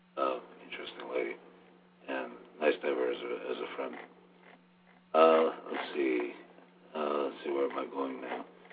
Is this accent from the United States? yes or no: no; Debrecen, Hajdú-Bihar, Hungary; I'm from Debrecen, Hungary